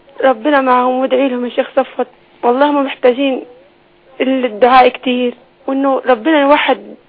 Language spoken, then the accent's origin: Arabic; Palestine; now in Egypt; أنا فلسطينية وعايشة هنا في مصر